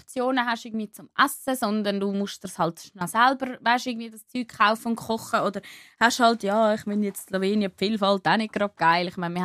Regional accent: Switzerland; gerade bei uns in der Schweiz

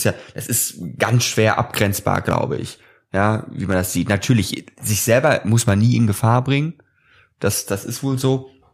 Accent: Düsseldorf, North Rhine-Westphalia, Germany; Ich glaube, da darf ich einsteigen als Düsseldorfer.

